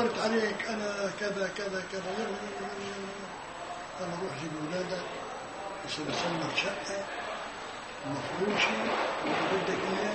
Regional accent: Palestine; هو يهودي وأنا فلسطيني مسلم.

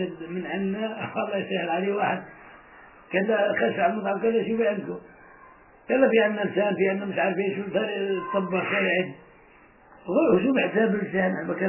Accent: Palestine; بس لا اجمل شيء اللي في بلادنا

